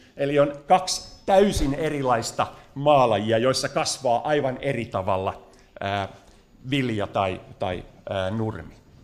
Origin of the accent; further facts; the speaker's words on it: Tampere, Pirkanmaa, Finland; Minun isäni oli maanviljelijä Lohjalla, mutta itse kasvoin kaupunkilaispoikana, lähinnä Tampereella.